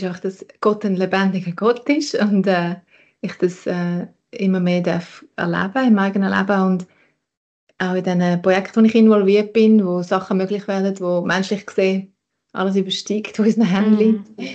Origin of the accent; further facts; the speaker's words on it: Switzerland; dass wir als Schweizer irgendwo hingehen und etwas Gutes tun